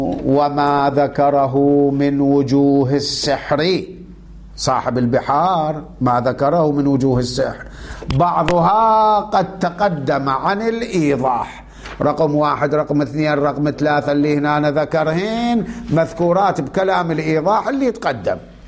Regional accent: Iraq; احنا عندنا بالعراق كان يقولوا له ملبس نوع من انواع الحلويات

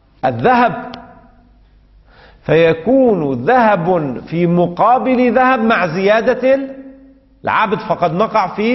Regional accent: Lebanon; الحديقة الصغيرة التي تسمى عندنا في لبنان

